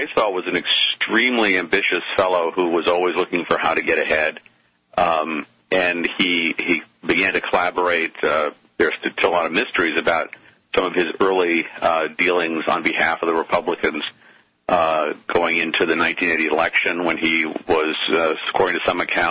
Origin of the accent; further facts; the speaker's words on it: Northborough, Massachusetts, United States; the real pure great Boston accents I never quite picked up, but mm-hmm. a few words like Northborough, my hometown was I always pronounced it without the R's in it